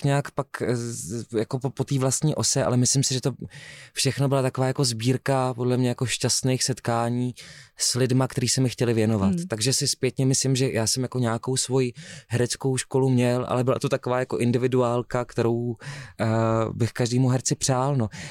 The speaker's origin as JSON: {"language": "Czech", "town": "Sobotka", "region": "Hradec Králové Region", "country": "Czechia", "said": "já jsem původně ze Sobotky, Sobotka, Šrámková Sobotka"}